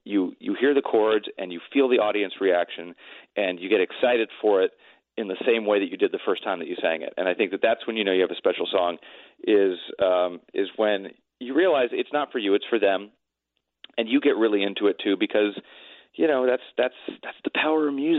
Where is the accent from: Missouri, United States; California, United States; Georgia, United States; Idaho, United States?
California, United States; Los Angeles; And I grew up in Los Angeles. This was hometown for me.